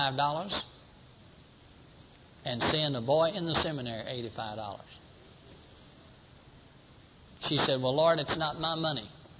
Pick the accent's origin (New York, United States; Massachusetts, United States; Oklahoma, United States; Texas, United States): Texas, United States; Port Neches; also born or lived in Mississippi; I was reared in Port Neches, Texas. I was born in Mississippi, and I'm proud of that.